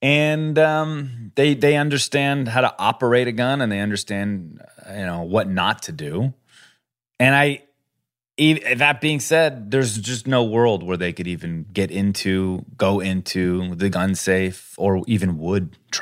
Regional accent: Colorado, United States; I mean, I grew up in Colorado. I grew up with a stepdad who would hunt, and I learned to hunt at a very early age

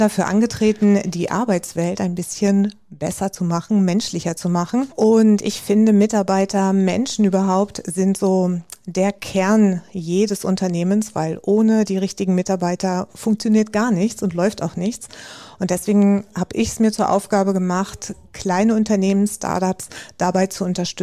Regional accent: Hannover, Lower Saxony, Germany; now in Vienna, Austria; Ich komme ursprünglich aus Hannover, lebe jetzt in Wien

